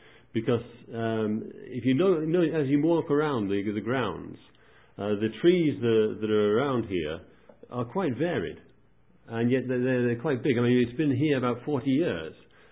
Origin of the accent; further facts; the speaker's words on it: Wales, United Kingdom; I mean, we're from South Wales